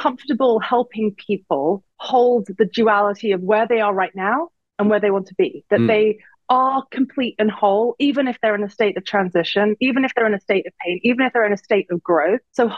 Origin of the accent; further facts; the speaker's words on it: London, United Kingdom; now in United States; So I'm a Londoner. I live in the US, lived in the US for 21, nearly 22 years. It'll be 22 years in March.